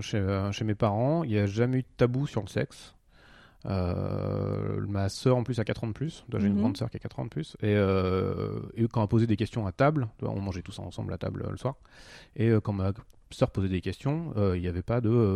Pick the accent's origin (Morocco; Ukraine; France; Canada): France; Normandy; Et j'ai grandi en Normandie.